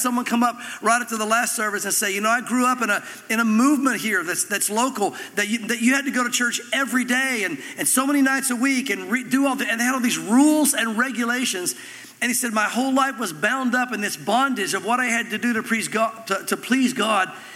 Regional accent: the South, United States; We grew up in the South. A lot of us did.

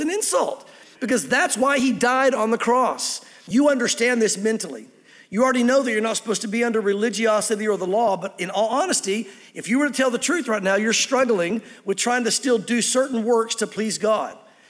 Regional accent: the South, United States; born or raised there

